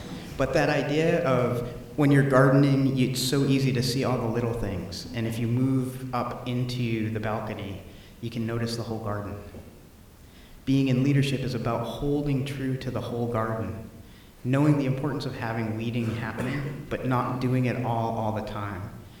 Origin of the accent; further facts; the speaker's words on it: New England, United States; I come from New England, where every church has, where we have the light sconces